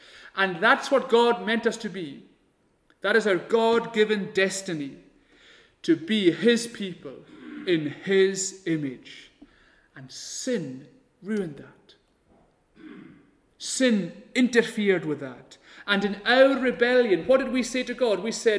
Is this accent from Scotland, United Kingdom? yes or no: yes; Stornoway, Scotland, United Kingdom; I remember when I was wee, I was growing up in Stornoway